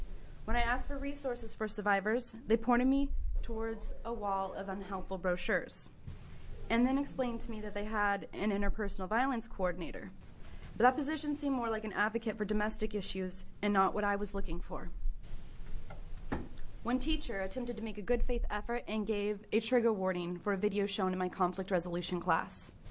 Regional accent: Coos Bay, Oregon, United States; I'm originally from Coos Bay, Oregon. I'm here to testify in support of Senate Bill 759. I grew up on the outskirts of Coos County.

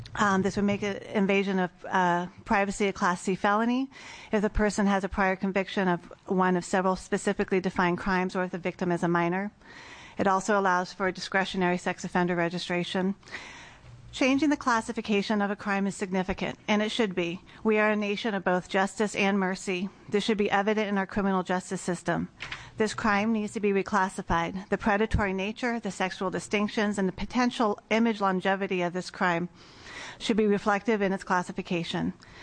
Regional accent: Salem, Oregon, United States; I'm from Salem, Oregon.

